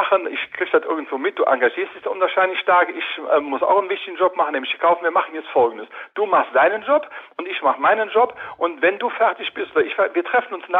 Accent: Cologne, North Rhine-Westphalia, Germany

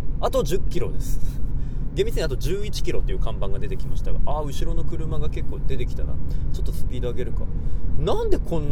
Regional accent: Sapporo, Hokkaido, Japan; 札幌のね、中学校出身なんですけど

